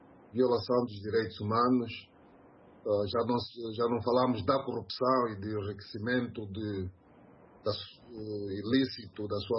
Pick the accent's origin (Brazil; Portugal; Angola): Angola; como angolano e como cidadão